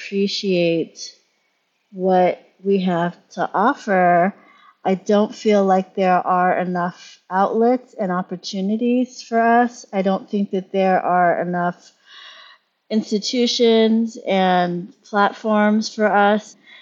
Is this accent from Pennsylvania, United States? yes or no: yes; Pittsburgh, Pennsylvania, United States; moved away; you have people who were born and raised in Pittsburgh, my generation, I'm Gen X, who left Pittsburgh, and some of us tried to come back and left, and some of us just never tried coming back.